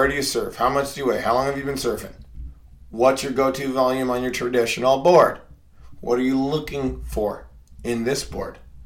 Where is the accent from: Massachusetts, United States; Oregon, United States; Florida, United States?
Oregon, United States; Portland; I grew up in Portland, Oregon. I am originally from Oregon, and I'm a adult learner.